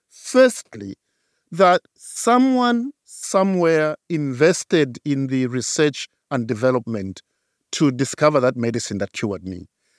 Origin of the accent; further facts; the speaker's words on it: Zambia; But I remember growing up in Zambia, in the townships in Zambia